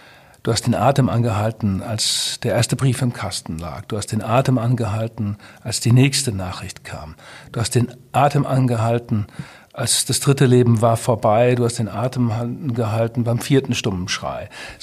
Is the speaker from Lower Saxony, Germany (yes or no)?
yes; Twistringen, Lower Saxony, Germany; Ich komme ja aus Twistringen, sehr katholischer Ort.